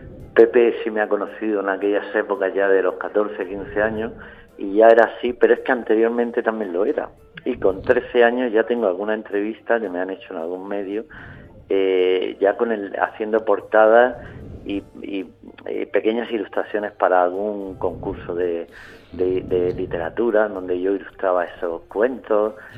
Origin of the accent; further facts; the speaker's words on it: Region of Murcia, Spain; Los que somos de Murcia tenemos que transmitir a todo el que nos vea nuestro corazón y nuestra alma.